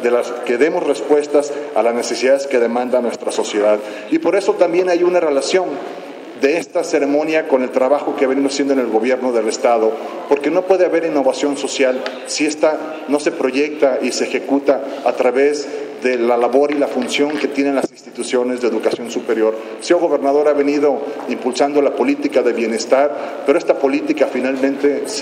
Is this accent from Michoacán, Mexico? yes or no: no; Jalisco, Mexico; para que cada día más nos incorporemos como ciudadanos, como jaliscienses, como mexicanos, a esta labor tan noble